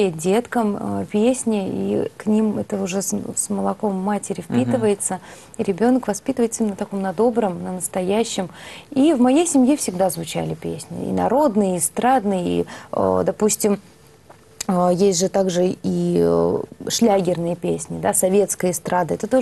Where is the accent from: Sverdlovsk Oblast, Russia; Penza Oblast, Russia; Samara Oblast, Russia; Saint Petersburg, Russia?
Penza Oblast, Russia; так как я из Пензенской области, конечно, мне звучали более своего региона